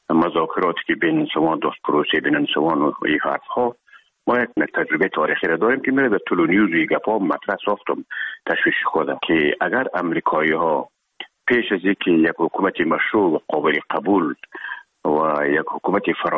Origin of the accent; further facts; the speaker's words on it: Herat, Afghanistan; خودمون از هرات که آمدیم به اکادمی نظامی